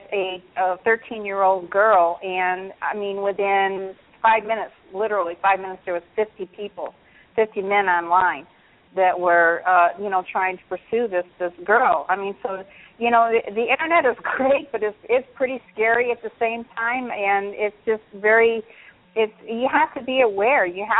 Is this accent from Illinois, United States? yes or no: yes; Illinois, United States; You know, I'm from Illinois originally, and I was certified with the Illinois Attorney General's Office as a victims assistance practitioner